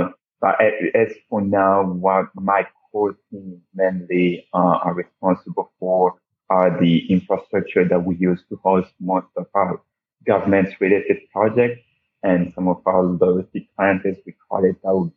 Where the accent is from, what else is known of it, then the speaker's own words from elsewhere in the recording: Lubumbashi, Haut-Katanga, DR Congo; English is a second language; ITOT is a IT startup in my hometown, in the Lubumbashi, that would be in the Republic Democratic of the Congo.